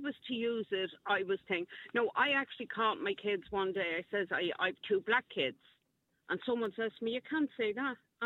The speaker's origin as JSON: {"language": "English", "town": "Crumlin", "region": "County Dublin", "country": "Ireland", "said": "I'm actually from Crumlin. So my two older kids are in their 30s."}